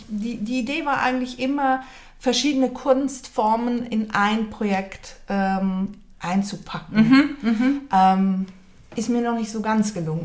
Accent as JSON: {"language": "German", "town": "Basel", "region": "Basel-Stadt", "country": "Switzerland", "tie": "born there", "said": "Ich bin Deutsche, aber ich bin in Basel geboren."}